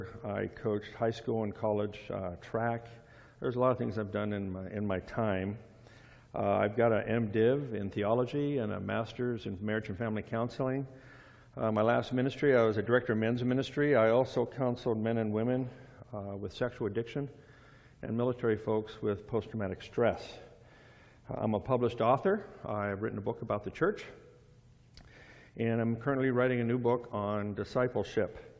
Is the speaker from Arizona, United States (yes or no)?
yes; Phoenix, Arizona, United States; I'm from Phoenix originally, so my sister and my brothers and friends are happy to have me back in that hot place called Arizona.